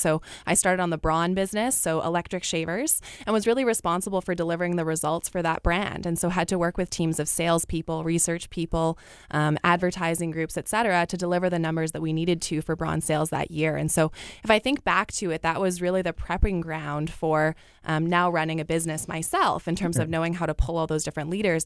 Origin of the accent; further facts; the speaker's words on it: Winnipeg, Manitoba, Canada; also born or lived in Vancouver / Toronto; So I was born and raised in Winnipeg, a proud Fort Richmond background. Did high school here and then went out to the West Coast, spent some time in Vancouver, did a business degree at UBC.